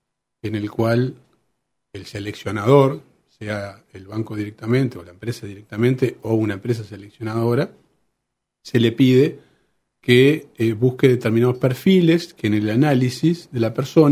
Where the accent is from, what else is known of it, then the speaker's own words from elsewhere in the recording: Uruguay; como trabajadores y como uruguayos en general vamos procesando estos cambios